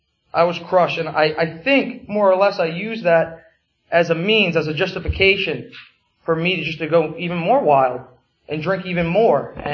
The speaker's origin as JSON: {"language": "English", "town": "Coopersburg", "region": "Pennsylvania", "country": "United States", "tie": "born or raised there", "said": "I live right down the street. I don't live very far from here. I grew up in Coopersburg"}